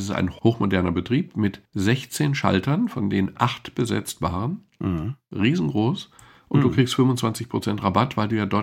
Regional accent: Switzerland; Ich bin Schweizer, ich kann das beurteilen.

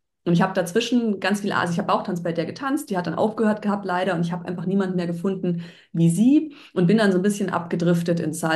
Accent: Bavaria, Germany

